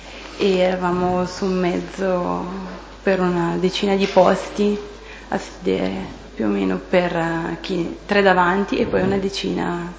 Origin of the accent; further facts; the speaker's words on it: Brescia, Lombardy, Italy; born there; sono nata a Brescia il 21 ottobre 1976.